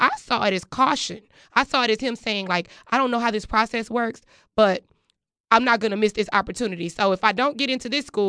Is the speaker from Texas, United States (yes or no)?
yes; Texas, United States; I am from Texas, and I am familiar with the high school that this kid attended.